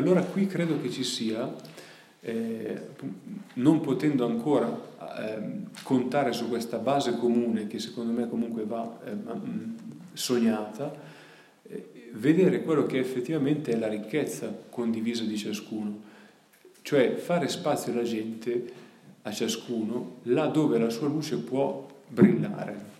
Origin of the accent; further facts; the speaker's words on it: Legnano, Lombardy, Italy; io sono di Legnano